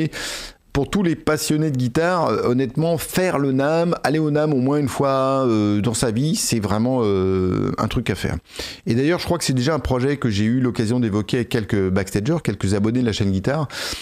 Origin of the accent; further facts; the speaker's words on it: Paris, Île-de-France, France; born there; accent: French; je suis né ici à Paris, et j'ai l'impression que par réaction, j'ai un peu cultivé mon accent français.